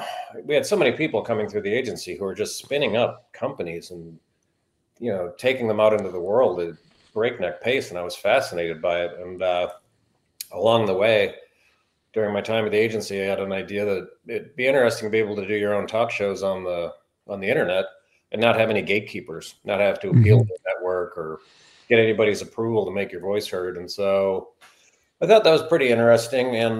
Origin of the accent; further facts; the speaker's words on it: Chicago, Illinois, United States; I'm a Chicagoan. I was doing websites for financial institutions back in like 95-ish.